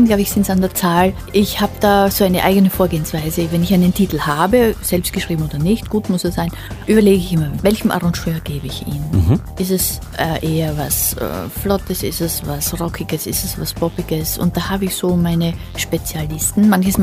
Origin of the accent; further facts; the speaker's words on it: Graz, Styria, Austria; ich bin ja so eine kleine Reiseführerin durch meine Heimatstadt Graz